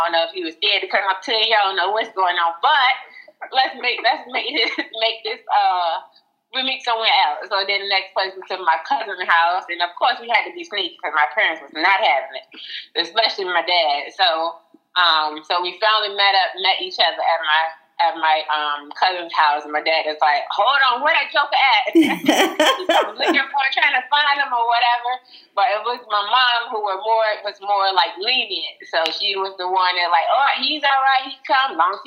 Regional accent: Norfolk, Virginia, United States; I was born in Virginia. I'm originally from Norfolk. I met my husband in Norfolk, of course.

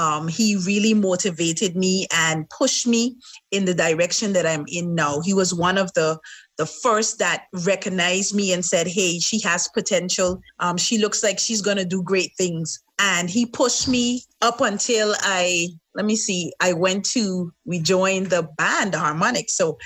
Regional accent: Sint Maarten; born there; and I was born here on St. Martin, right here.

